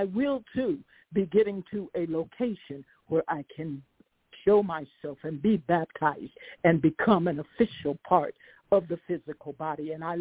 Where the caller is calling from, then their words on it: Colorado, United States; I am calling from Colorado.